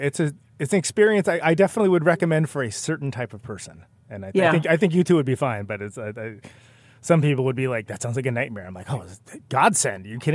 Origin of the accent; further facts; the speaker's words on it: California, United States; now in Wisconsin, United States; I live in Wisconsin now, but I'm from California.